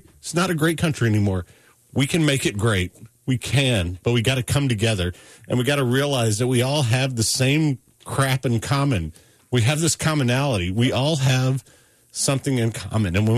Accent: United States; It's not going to happen because I'm an American. I love this country

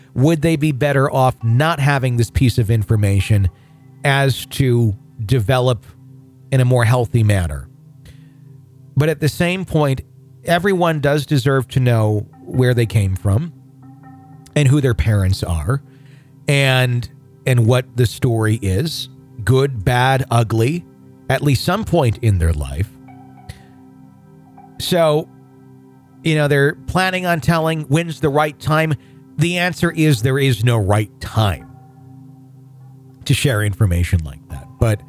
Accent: India; probably came from India, where I come from

